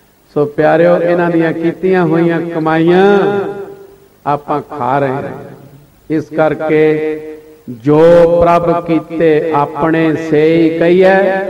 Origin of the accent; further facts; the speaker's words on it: Punjab, India; also born or lived in Doaba; ਮੈਂ ਜੰਮਿਆ ਦੁਆਬੇ ਚ, ਪਲਿਆ ਮਾਝੇ ਚ, ਦੁਬਾਰਾ ਫਿਰ ਦੁਆਬੇ ਚ, ਤੇ ਹੁਣ ਫਿਰ ਮਾਝੇ ਚ, ਬਹੁਤ ਸਮਾਂ ਦੁਆਬੇ ਚ ਬੀਤਿਆ